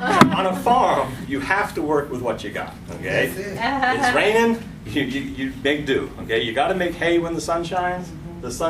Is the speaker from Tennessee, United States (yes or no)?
no; Heuvelton, New York, United States; I'm from Bittersweet Farm in Hewelton, New York, okay?